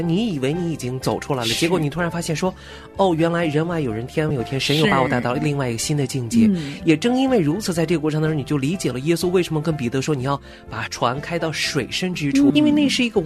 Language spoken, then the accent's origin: Chinese; China; now in United States; 原来我在中国的时候，因为我们从小成长的文化包括我们教会的特殊性，我是在一个家庭教会长大的